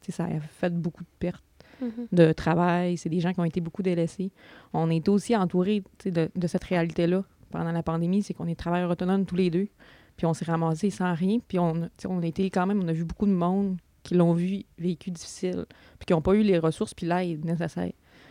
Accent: Saguenay, Quebec, Canada; now in Alma, Canada; Je viens du Saguenay, en fait. Maintenant, je suis à Alma. J'ai grandi entre Saguenay et Alma parce que mes parents étaient séparés.

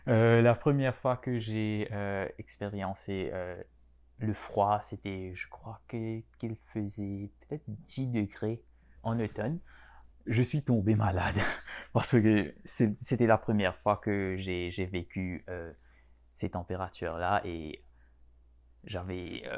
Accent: Mauritius; first language Mauritian Creole; French is a second language; Alors, nous parlons majoritairement le créole, c'est notre langue maternelle, mais notre créole est basé du français. C'est influencé par le français parce qu'on était colonisé par les Français et les Anglais auparavant.

